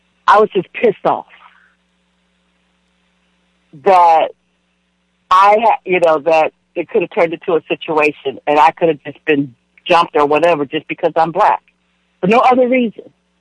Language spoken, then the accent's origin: English; California, United States; And I realized, because I'm from California.